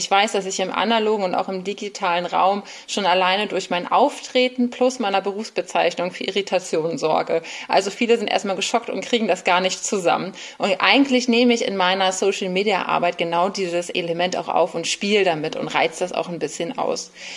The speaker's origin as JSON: {"language": "German", "region": "Bremen", "country": "Germany", "tie": "born or raised there", "moved": "as an adult", "lives_now": "Berlin, Germany", "said": "Ich bin in Bremen aufgewachsen und meiner ersten großen verflossenen Liebe nach Berlin hinterhergezogen."}